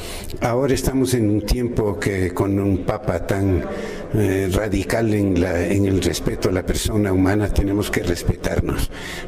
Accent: Ecuador; en donde todos somos ecuatorianos y todos hermanos.

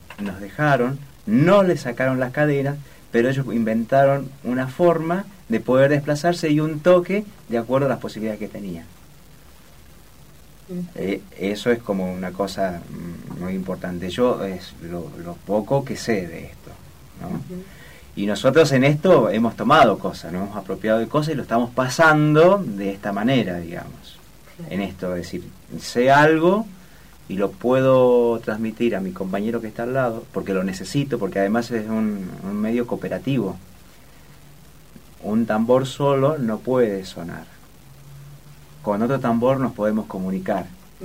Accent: San Juan, Argentina; moved away; Que yo soy de San Juan y tengo la pausa del norteño. No me lo quedé, no me lo dejé allá, lo tengo acá.

